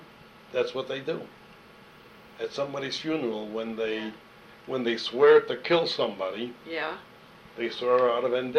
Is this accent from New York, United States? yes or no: yes; Brooklyn, New York, United States; moved away as an adult; I said, "That's where I'm from, Bronzeville." says, yeah. I said, yeah, I'm from Brownsville. He said, what school did you go to in Brownsville? I said, well, I came to Pittsburgh to go to Pitt, but I went to Boys High.